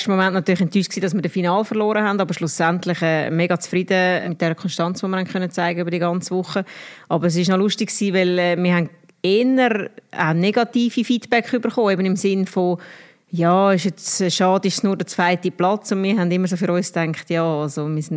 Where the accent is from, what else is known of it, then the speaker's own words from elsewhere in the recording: Urdorf, Zurich, Switzerland; weil ich bin gerade neben der Girlinghalle aufgewachsen in Urdorf, da in Zürich in der Nähe.